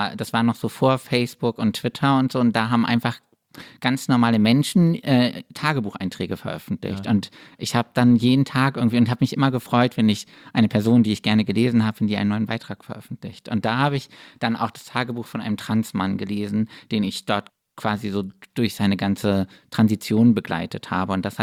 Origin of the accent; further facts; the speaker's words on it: Bremen, Germany; Also ich bin in Bremen geboren und aufgewachsen.